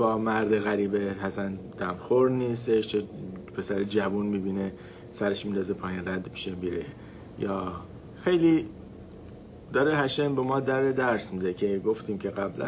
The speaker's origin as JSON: {"language": "Persian", "country": "Iran", "said": "اگه ما مال ایران بودیم، ایران اومد، از ایران اومدیم اینجا"}